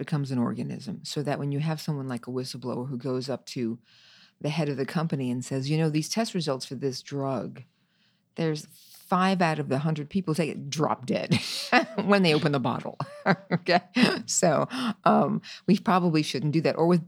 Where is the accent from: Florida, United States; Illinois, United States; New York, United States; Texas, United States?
New York, United States; I mean, New York, I love New York. I'm a New Yorker, so I love New York.